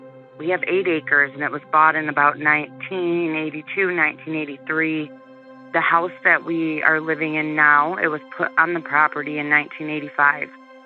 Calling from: North Branch, Michigan, United States; I'm calling from North Branch, Michigan.

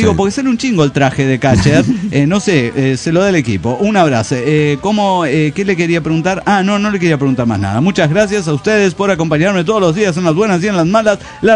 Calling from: Morelia, Michoacán, Mexico; de Morelia, Michoacán.

